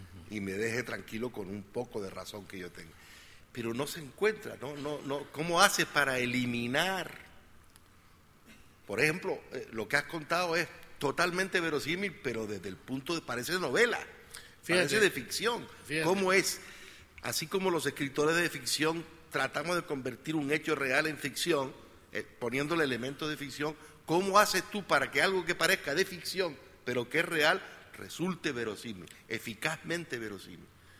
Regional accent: Canary Islands, Spain; yo he venido del África española, pues yo soy de las Islas Canarias, que está en puro agua.

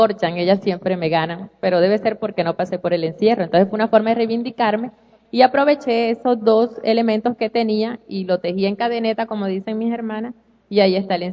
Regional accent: Maicao, La Guajira, Colombia; Y porque en todo esto yo me crié pues en Maicao, entonces siempre estaba como que en el contacto con el mundo arijuna, con el guayú

